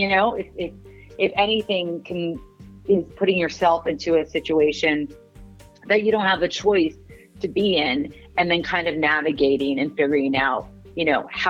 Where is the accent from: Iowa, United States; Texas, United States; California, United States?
California, United States; always say that growing up in kind of uncomfortable scenarios, like, you know, being fish out of water, we're basically transplanted from California to the Midwest.